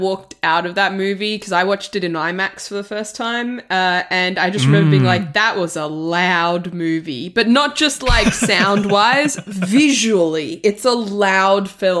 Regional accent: Italy; I'm from Italy.

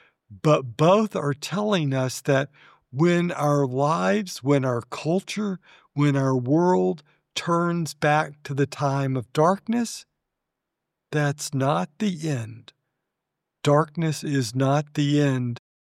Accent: Alabama, United States; I grew up in Alabama in the 50s. I was a Lebanese descendant. My parents came from Lebanon to the United States as children.

